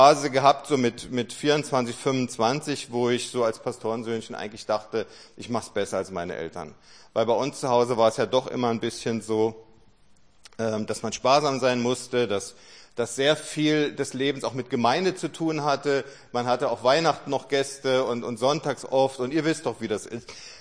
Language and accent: German; Freiburg, Baden-Württemberg, Germany; also born or lived in Cologne / Berlin; Ursprünglich geboren bin ich sogar in Köln, sind dann aber nach Freiburg gezogen, wo mein Vater Pastor war, sehr lange und dann später in Berlin.